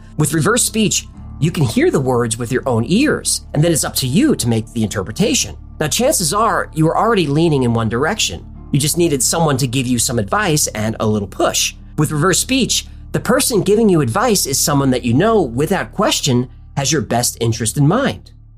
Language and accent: English; United States; And I can understand either of these, but I'm an American.